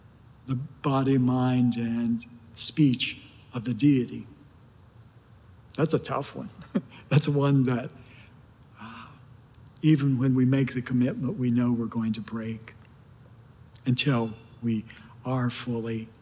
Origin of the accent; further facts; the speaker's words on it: West Virginia, United States; I come from West Virginia, and down in West Virginia, down in the southern part of the state, there are the Hatfields and McCoys.